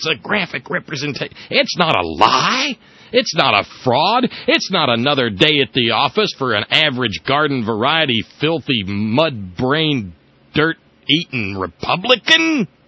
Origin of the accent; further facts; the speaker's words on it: the South, United States; Is this because I'm a Southerner?